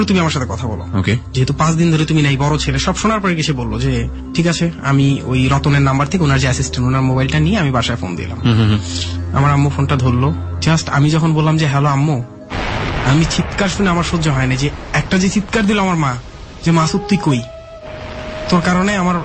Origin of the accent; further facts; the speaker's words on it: Chittagong, Chittagong Division, Bangladesh; আমাদের গ্রামের বাড়িও কিন্তু চট্টগ্রাম হোম ডিস্ট্রিক্ট।